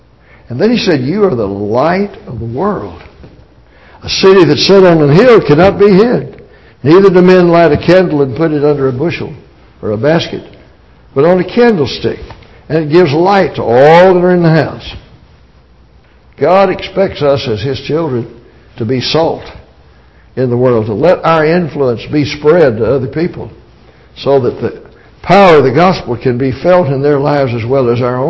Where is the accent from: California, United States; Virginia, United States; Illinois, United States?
Virginia, United States; I remember how it began in the community where I grew up in Virginia. My folks were members of the Christian Church, and we attended that until I was 11 years old.